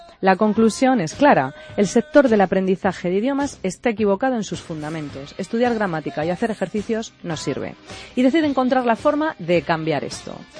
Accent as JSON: {"language": "Spanish", "region": "Region of Murcia", "country": "Spain", "said": "murciano, como me encanta ya tener gente de mi tierra aquí"}